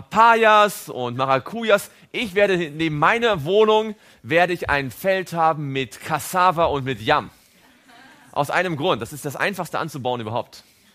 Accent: Baltic coast, Germany; Ich bin am Meer groß geworden, an der Ostsee.

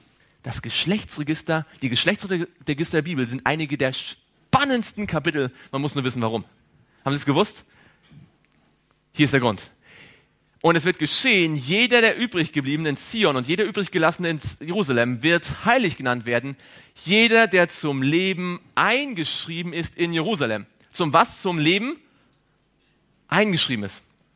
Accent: Germany; born there; Ich bin froh, dass ich in Deutschland geboren bin.

